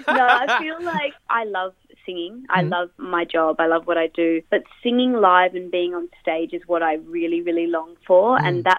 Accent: Perth, Western Australia, Australia; I'm from Perth

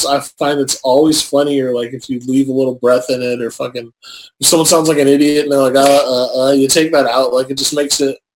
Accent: New Haven, Connecticut, United States; She's from she lives in my hometown, my alma mater, New Haven, Connecticut, a little home of the Yale Bulldogs.

